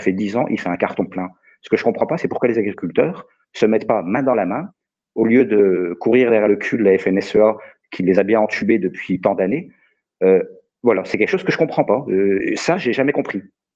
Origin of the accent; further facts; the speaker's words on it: Bourgogne-Franche-Comté, France; Alors moi, je suis de la Bourgogne.